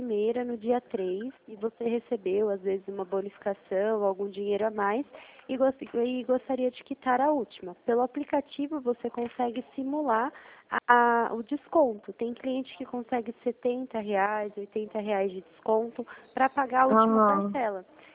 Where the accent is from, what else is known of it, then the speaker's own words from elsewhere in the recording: Delfim Moreira, Minas Gerais, Brazil; moved away; eu trabalho aqui na Central, no interior de São Paulo, mas eu sou do interior de Minas Gerais. A cidade que eu moro chama Delfim Moreira, não sei, morava, né? Não moro mais lá já tem 5 anos.